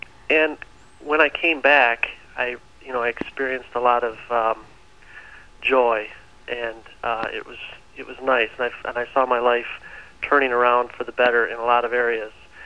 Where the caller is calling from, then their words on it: Michigan, United States; I'm calling from Michigan.